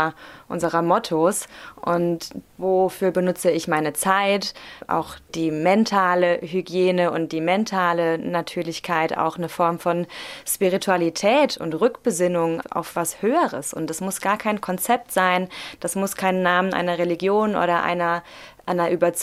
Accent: Rhineland-Palatinate, Germany; Dann hat mich aber Covid, wie bei so vielen, zurück in die Heimat verschlagen. Ich bin aus Rheinland-Pfalz.

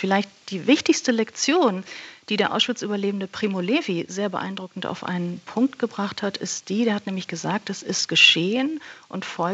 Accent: Hamburg, Germany; als Hamburgerin

